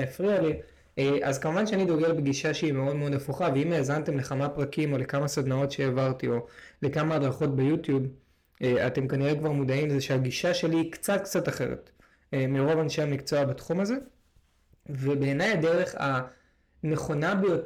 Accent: Tel Aviv, Tel Aviv District, Israel; אני מתל אביב במקור, אז באזור המרכז

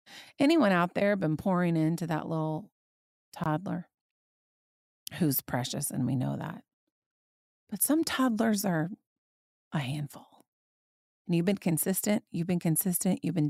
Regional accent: Indiana, United States; And I grew up in Indiana. I grew up in the cornfields of Indiana, so I know when planting time is

